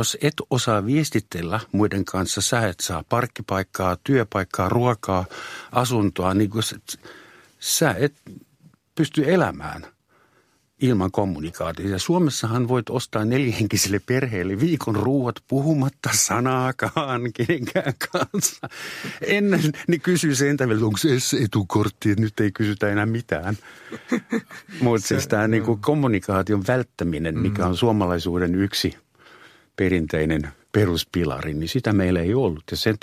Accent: Germany; born there; first language German; Finnish is a second language; Se, että mä oon syntynyt Saksassa saksankieliseen ympäristöön

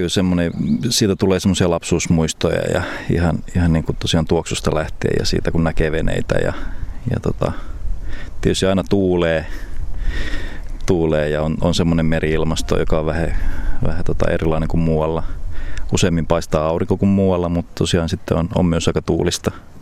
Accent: Vaasa, Ostrobothnia, Finland; Vaasa on mun kotikaupunki. Mä oon asunut siellä aika pienestä aina tonne parikymppiseksi asti ja nyt sitten uudelleen viimeisimmät 8 vuotta ja tuntuu, että se on mun kotikaupunki lopun elämääni. Ja mä oon siitä ylpeä ja oon tosi onnellinen asua Vaasassa.

